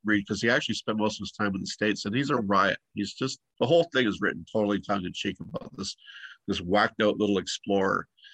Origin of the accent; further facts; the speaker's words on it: Canada; Boy, I'm such a Canadian. It's going to go up to 32 degrees this week.